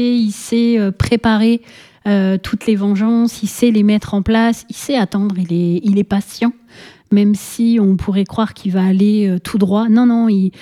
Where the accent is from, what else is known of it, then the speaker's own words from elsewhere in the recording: France; parce que voilà, hein, on est français.